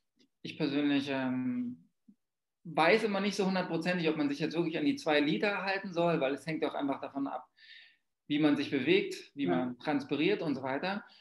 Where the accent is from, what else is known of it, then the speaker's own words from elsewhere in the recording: Berlin, Germany; ich komme ja aus Berlin, da war das Wasser so hart